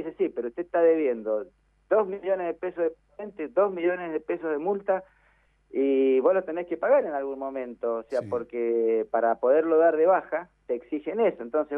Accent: Argentina; nosotros somos, y lo voy a decir como el argentino, dígalo, nosotros somos truchos. El argentino es trucho, por naturaleza.

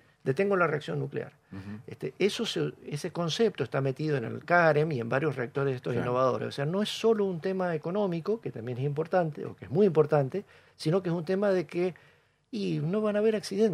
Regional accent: Mendoza, Argentina; now in Bariloche, Argentina; Realmente, como mendocino, orgulloso de esta radio.

